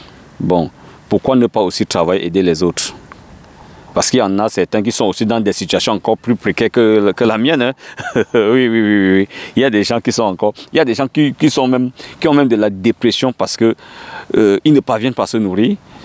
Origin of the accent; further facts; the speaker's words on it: Cameroon; moved away as an adult; now in France; Je suis Camerounais, je suis arrivé en France le 26 juin 2023.